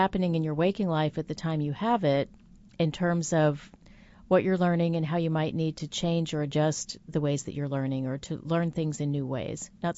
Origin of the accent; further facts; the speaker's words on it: New York, United States; I have relatives who live in New York. I grew up in New York.